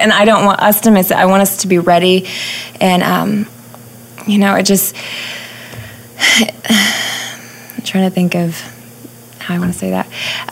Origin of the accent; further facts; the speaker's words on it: Neosho, Missouri, United States; Yes, I grew up in Neosho, lived over near Circoxie, and we live in Dunawig here now. So I've always been in this area.